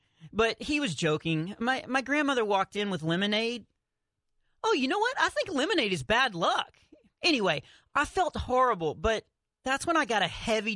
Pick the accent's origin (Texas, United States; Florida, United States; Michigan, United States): Texas, United States; I'm from Texas, so I've been skiing a lot of times in Colorado, you know, because that's what Texans do.